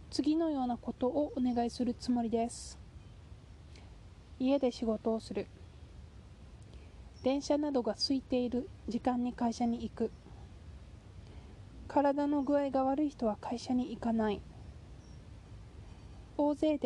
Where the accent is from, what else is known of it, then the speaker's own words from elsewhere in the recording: Kansai, Japan; accent: Kansai dialect; でカジュアルに行くときに関西弁を混ぜていけるぐらいのニュアンスと、完全に標準語で行くときとでちょっとねスイッチを変えるんですよね。